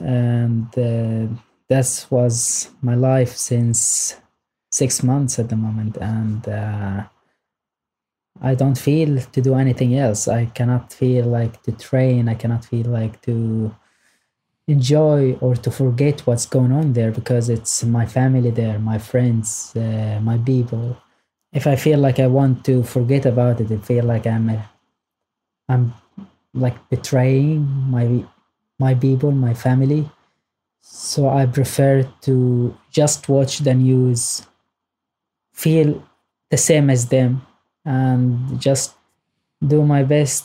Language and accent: English; Gaza, Gaza Strip, Palestine; English is a second language; moved away as an adult; now in Sweden; I am 28 years old at the moment. I'm Palestinian from Gaza. Currently, I live in Sweden since 8 years ago.